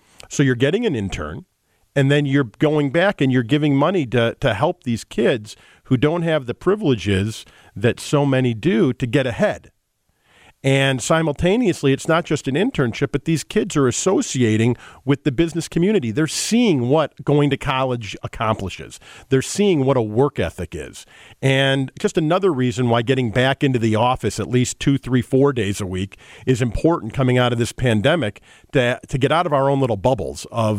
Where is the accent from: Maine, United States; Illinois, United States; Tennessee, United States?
Illinois, United States; Chicago; So I grew up in Chicago in the suburbs, and I started my business here 23 years ago and employ several thousand people who work in Chicago.